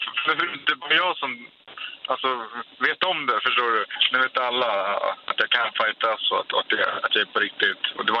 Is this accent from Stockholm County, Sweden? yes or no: yes; Stockholm, Stockholm County, Sweden; Jag bor i Stockholm, jag är från Stockholm